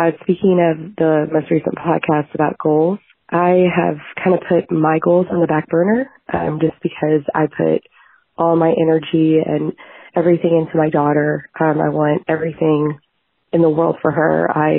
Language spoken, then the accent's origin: English; Louisville, Kentucky, United States; I'm from Louisville, Kentucky.